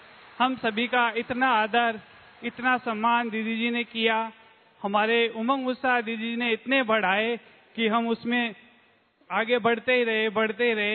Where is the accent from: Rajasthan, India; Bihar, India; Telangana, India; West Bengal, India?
Rajasthan, India; Fatehpur Shekhawati; मैं फतेहपुर सिकावाटी से हूँ, जिला सीकर राजस्थान, बीकानेर जोन से।